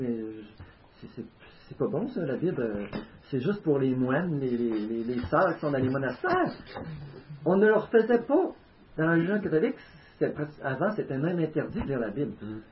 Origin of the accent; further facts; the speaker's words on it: Quebec, Canada; Moi, je viens de la Beauce, c'est une place très prospère au Québec.